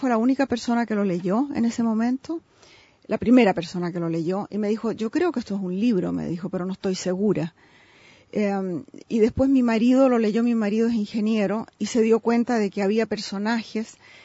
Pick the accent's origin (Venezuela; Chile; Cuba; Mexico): Chile; Yo me siento profundamente chilena, a pesar de que cuando voy a Chile a la semana ya me siento extranjera